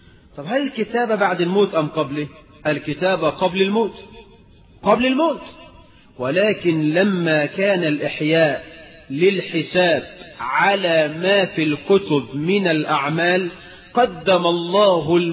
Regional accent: Egypt; عندنا في مصر، احنا اللي اخترعناها.

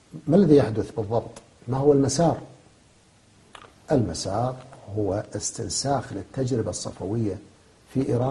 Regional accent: Ramadi, Al Anbar, Iraq; إحنا كنا في بغداد من يسألوننا من يين أنتوا؟ أنا كنت ساكن في الرمادي. يقولهم إحنا من الرمادي،

